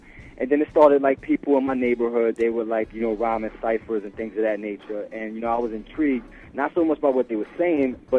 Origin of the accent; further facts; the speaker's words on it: New York, United States; I grew up in New York, you know, and I grew up in several other places as well, but I love New York